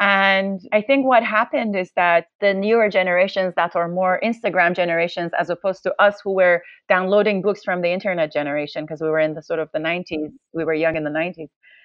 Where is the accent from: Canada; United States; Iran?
Iran; So I'm from Iran